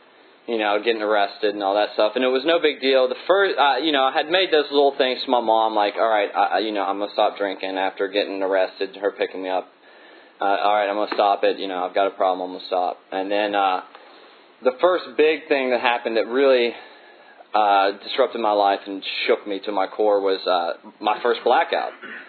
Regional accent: Huntington, West Virginia, United States; I grew up in Huntington, West Virginia, and I love being from West Virginia because somebody's always got something to say about being from West Virginia.

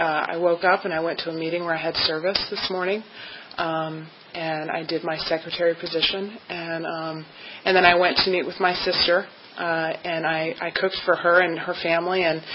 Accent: Silver Spring, Maryland, United States; I am from up north. I'm from Silver Spring area, Silver Spring, Maryland.

